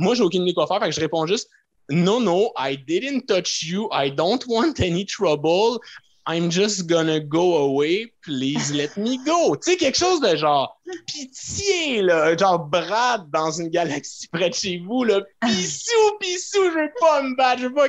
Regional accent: Laval, Quebec, Canada; En banlieue de Montréal. Tu sais, je viens de Laval, puis après ça, la Rive-Nord, genre Blainville, Sainte-Thérèse, okay.

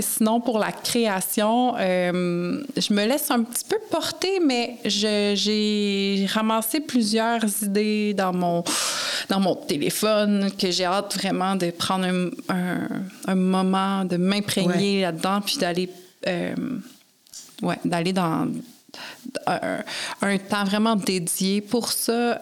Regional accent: Sherbrooke, Quebec, Canada; Quand j'étais à Sherbrooke aussi, moi, je viens de Sherbrooke.

